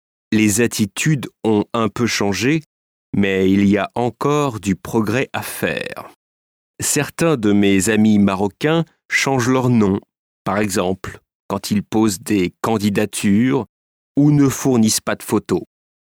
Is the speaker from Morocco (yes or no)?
no; France; born there; j'ai 28 ans. Je suis né en France, de parents marocains.